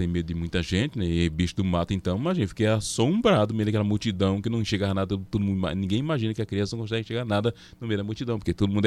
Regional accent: Toledo, Paraná, Brazil; also born or lived in Assis Chateaubriand; Por os 10 anos, aí fomos para a área rural, no município de Toledo, lá em que eu, de fato, me criei, me formei

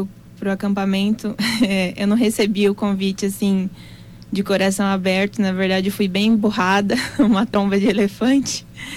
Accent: Naviraí, Mato Grosso do Sul, Brazil; moved away as an adult; now in Dourados, Brazil; É, eu vim de Naviraí pra cá, pra Dourados. Moro aqui faz 2 anos. Vim pra estudar e trabalhar.

